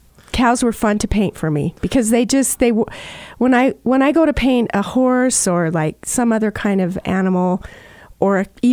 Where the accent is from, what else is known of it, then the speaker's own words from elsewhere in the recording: Cleveland, Utah, United States; Okay. I grew up in Cleveland, and I went to school in the Emory County school system.